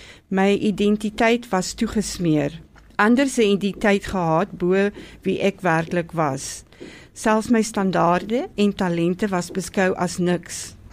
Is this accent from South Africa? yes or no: no; Lüderitz, ǁKaras, Namibia; moved away; also born or lived in Keetmanshoop; Ek is gebore in Namibië, in Lüderitz. Ek het die Duitse skool bygewoon en ek was in Westdene in Ketmansoop.